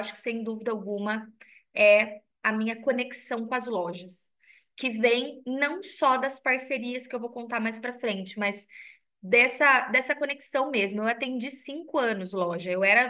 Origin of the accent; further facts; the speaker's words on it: São João da Boa Vista, São Paulo, Brazil; mas eu sou de São João da Boa Vista, uma cidade super pequena, na época ainda menor, era ainda menor